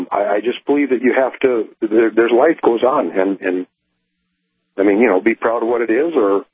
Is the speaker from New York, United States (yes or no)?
no; Deadwood, South Dakota, United States; but hey, I'm from Deadwood.